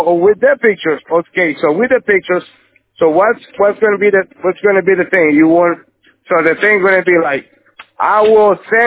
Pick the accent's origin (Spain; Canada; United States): Spain; English is a second language; I'm a Spanish, so and I'm learning English. I'm trying because I have to.